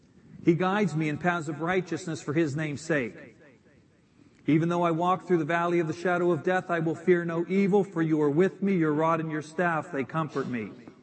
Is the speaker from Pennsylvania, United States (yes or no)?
yes; Beaver Falls, Pennsylvania, United States; Joe Namath is from my hometown, is the way I now put it. I used to say I'm from his hometown.